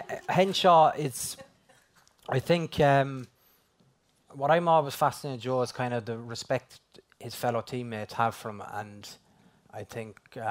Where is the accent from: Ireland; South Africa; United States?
Ireland; But I think a great thing about being Irish, when you're questioned, you usually produce.